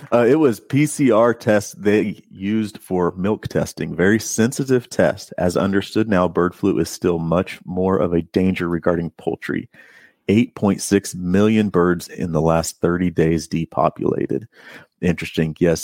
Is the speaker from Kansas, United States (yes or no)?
yes; Kansas, United States; Could use some rain in my home state of Kansas and Oklahoma.